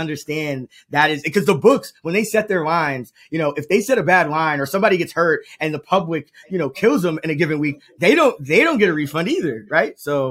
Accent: New York City, New York, United States; I mean, just, you know, coming from New York, I'm from the Bronx, New York.

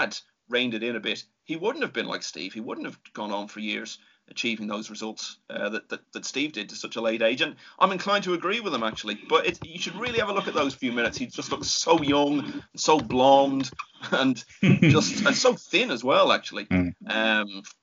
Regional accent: Ireland; I'd have a vested interest in Ken anyway, being an Irishman, and we were even playing in the same club at the time.

